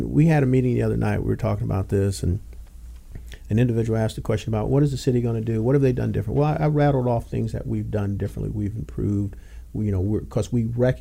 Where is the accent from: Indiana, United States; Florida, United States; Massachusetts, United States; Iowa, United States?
Indiana, United States; You know, I came from Indiana. Indiana, we had harsh weather